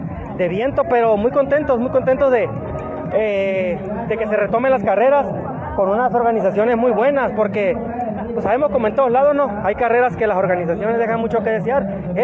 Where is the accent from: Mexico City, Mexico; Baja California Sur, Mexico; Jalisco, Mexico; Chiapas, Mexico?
Baja California Sur, Mexico; Loreto; De Loreto, Baja California Sur.